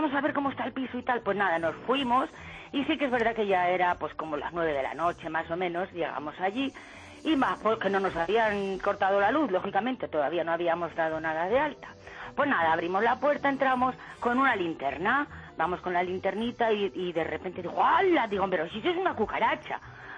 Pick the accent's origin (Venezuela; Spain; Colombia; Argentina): Spain; Valladolid, Castile and León; compramos un pisito en una de las, digamos, zonas buenas de aquí de Valladolid. Yo soy de Valladolid.